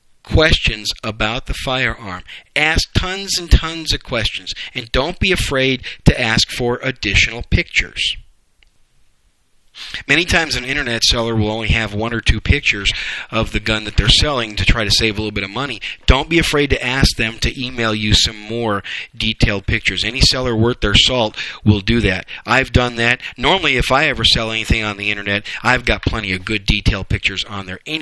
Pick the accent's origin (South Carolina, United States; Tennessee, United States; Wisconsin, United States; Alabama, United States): Wisconsin, United States; One of them is my home state of Wisconsin. Those pinheads up there in Cheeseland.